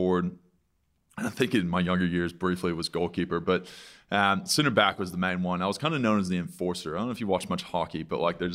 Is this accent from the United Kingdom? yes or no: no; Texas, United States; Pretty just normal, middle class.